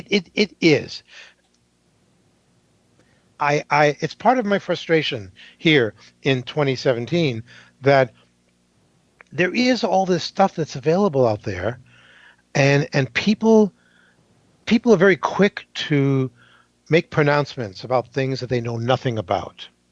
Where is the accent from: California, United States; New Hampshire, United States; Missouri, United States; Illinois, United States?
New Hampshire, United States; Because I grew up in New Hampshire.